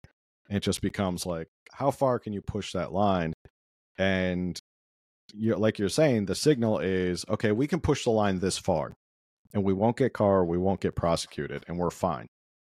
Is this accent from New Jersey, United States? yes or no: yes; New Jersey, United States; I'm from the East Coast, grew up in Jersey, and always hear the stories about how New York was on hard times in the 70s and part of the 80s as well.